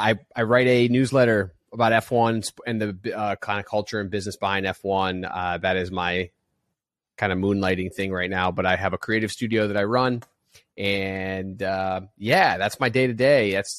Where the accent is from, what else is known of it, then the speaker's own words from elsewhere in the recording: New Haven, Connecticut, United States; now in South Florida, United States; Connecticut. Grew up in Connecticut, New Haven, best pizza in the world.